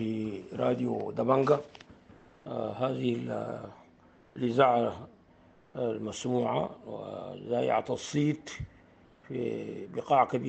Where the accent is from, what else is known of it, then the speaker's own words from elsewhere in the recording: Sudan; نحن كمواطنين سودانيين